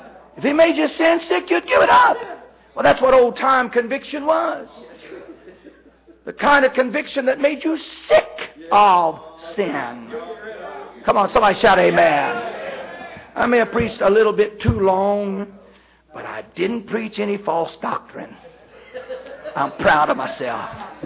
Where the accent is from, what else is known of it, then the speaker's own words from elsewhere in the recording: Indiana, United States; The old timers, when I was raised up around Indiana, would talk about restoring things